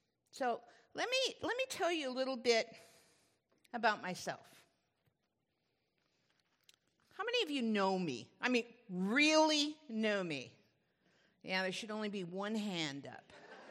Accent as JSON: {"language": "English", "town": "Lynn", "region": "Massachusetts", "country": "United States", "tie": "born there", "also_born_or_lived": "Waltham", "said": "I lived on a little farm outside of Boston, Massachusetts. I was born in Lynn, and we had a dairy farm in Waltham."}